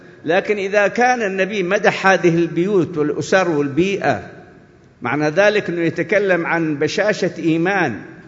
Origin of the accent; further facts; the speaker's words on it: Yemen; لكن كيف لو تكلمنا عن بلدنا اليمن